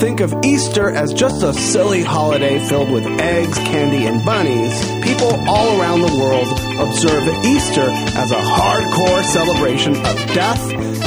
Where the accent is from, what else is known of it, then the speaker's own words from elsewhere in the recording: Puerto Rico; And I'm from Puerto Rico.